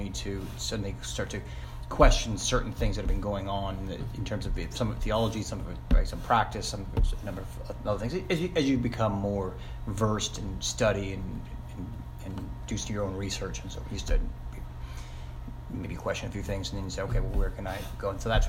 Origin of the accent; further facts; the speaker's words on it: Nova Scotia, Canada; now in Olathe, United States; I grew up in Nova Scotia, Canada.